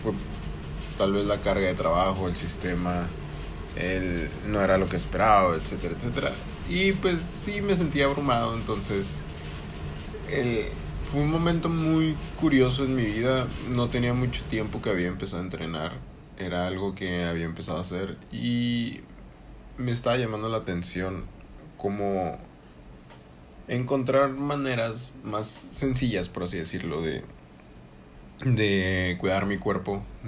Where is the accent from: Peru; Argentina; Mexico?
Mexico; Baja California; Yo estudié en México, soy mexicano, estudié en Baja California, Mexicali.